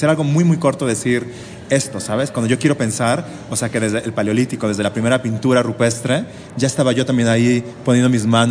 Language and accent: Spanish; Guadalajara, Jalisco, Mexico; born there; Nacimos en Guadalajara.